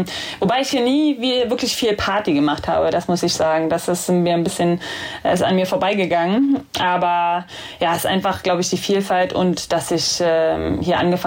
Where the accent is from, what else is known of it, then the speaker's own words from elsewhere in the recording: Berlin, Germany; ich kann auch nicht sagen, dass ich in Berlin groß geworden bin. Ich bin halt in Köpenick groß geworden und das ist klein, am Rande, grün, ist fast wie ein Dorf eigentlich.